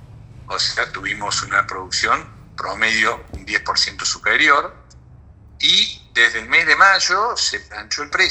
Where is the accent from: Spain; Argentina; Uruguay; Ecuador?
Argentina; Las Perdices, Córdoba; Yo soy de Las Perdices